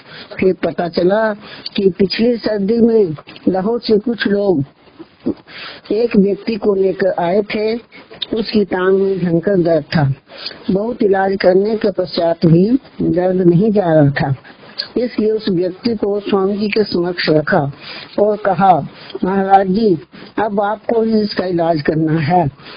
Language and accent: Hindi; Vishalpur, Punjab, India; born there; moved away as an adult; now in Kullu, India; मेरा जन्म विशालपुर पंजाब में हुआ। 1964 में कुल्लू में सरकारी नौकरी ज्वाइन की